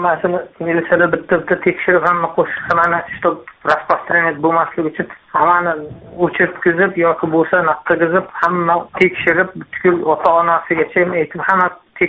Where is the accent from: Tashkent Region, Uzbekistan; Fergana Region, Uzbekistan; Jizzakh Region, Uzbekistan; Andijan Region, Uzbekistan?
Tashkent Region, Uzbekistan; Chirchiq; Men Chirchiqdan.